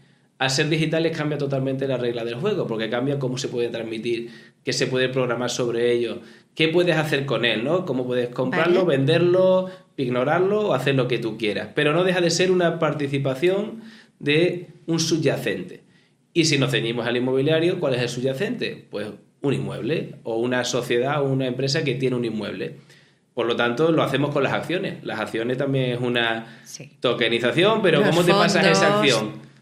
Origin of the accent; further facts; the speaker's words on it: Huelva, Andalusia, Spain; soy de Huelva, una ciudad pequeñita, pero he vivido 20 años fuera.